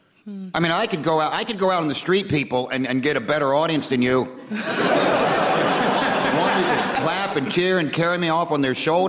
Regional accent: United States; As an American, you know, the whole idea of being able to call a snap election to me is reeks of overconfidence or non-confidence.

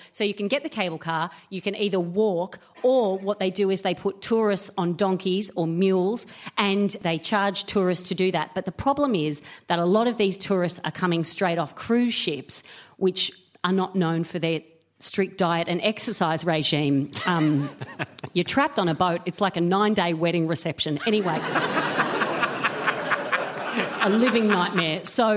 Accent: Australia; I'm Australian.

